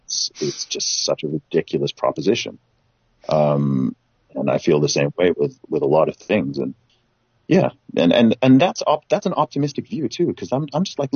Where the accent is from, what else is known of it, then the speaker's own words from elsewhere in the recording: Saudi Arabia; dude, I grew up in Saudi Arabia.